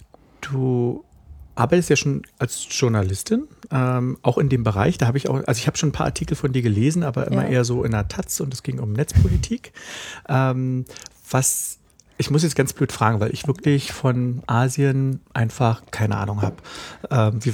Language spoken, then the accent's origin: German; East Germany, Germany; Ich komme aus der DDR